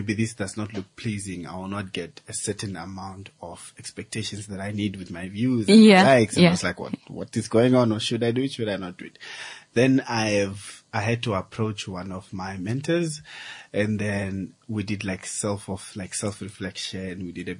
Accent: Windhoek, Khomas, Namibia; I grew up in Babylon.

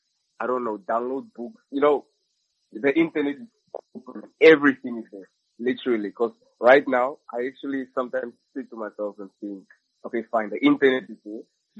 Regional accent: Walvis Bay, Erongo, Namibia; I was born here in Wolfish Bay, where I currently am right now.

